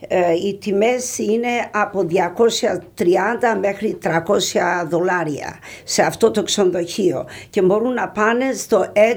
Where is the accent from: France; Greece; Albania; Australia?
Albania; Himara, Vlorë County; εγώ είμαι από τη Χιμάρα της Βόρειο Ήπειρος